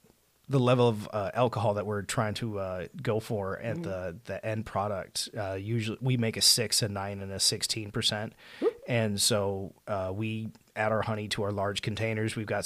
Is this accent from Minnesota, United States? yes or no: yes; Minnesota, United States; I'm originally from Minnesota. I found my way out here a little after COVID, sold my house, and bought a building instead.